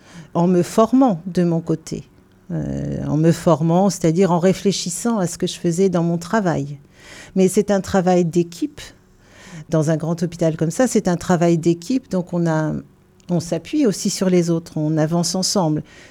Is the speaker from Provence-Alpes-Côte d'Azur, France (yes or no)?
no; Saint-Quentin, Hauts-de-France, France; born there; Donc je suis née à Saint-Quentin, dans le département de l'Aisne. Il y a quelques années déjà, il y a 60 ans en fait déjà.